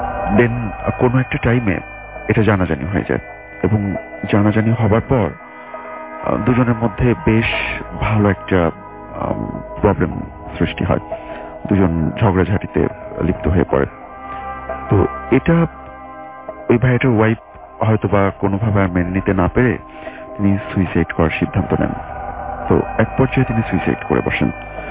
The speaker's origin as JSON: {"language": "Bangla", "town": "Uttara", "region": "Dhaka Division", "country": "Bangladesh", "said": "উত্তরা থেকে এসেছি।"}